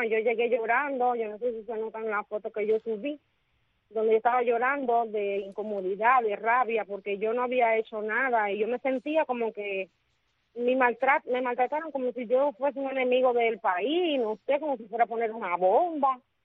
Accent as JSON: {"language": "Spanish", "country": "Cuba", "said": "yo soy una ciudadana cubana"}